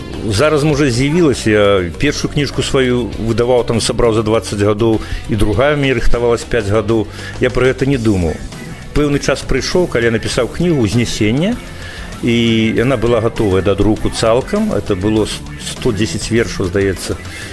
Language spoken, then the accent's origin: Russian; Ukraine; Russian is a second language; moved away as an adult; now in Lithuania; а когда поглядели, что я из Украины, то тут вельми добро